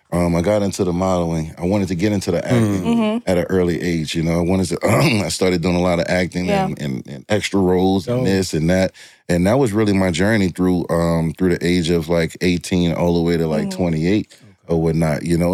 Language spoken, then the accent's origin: English; New Orleans, Louisiana, United States; also born or lived in Kenner; So I grew up in New Orleans, Louisiana.